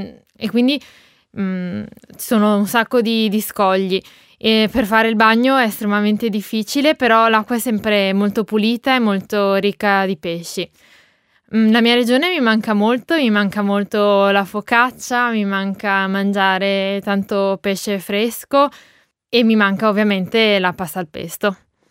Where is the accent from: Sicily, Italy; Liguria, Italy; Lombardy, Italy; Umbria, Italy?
Liguria, Italy; Genoa; vengo da Genova. Genova fa parte della Liguria, che è una regione secondo me bellissima. È stretta fra le montagne e il mare e forma un arco.